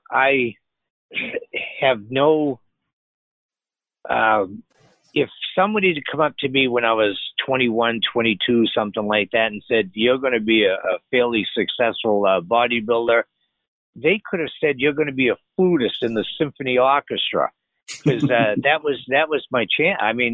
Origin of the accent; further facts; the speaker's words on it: Maine, United States; And here I'm from Maine going out there.